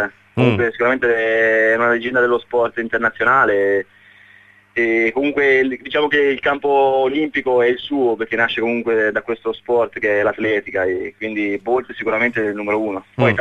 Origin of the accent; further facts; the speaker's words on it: Carrara, Tuscany, Italy